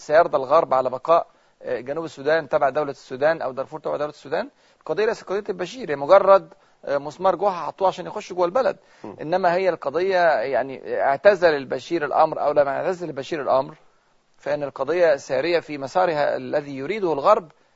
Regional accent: Egypt; أنا مش بقول الكلام عشان إحنا مصريين

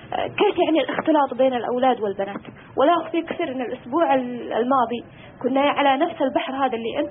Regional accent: Saudi Arabia; أو بالأخص هنا عندنا في السعودية، أنه نحول الأشياء

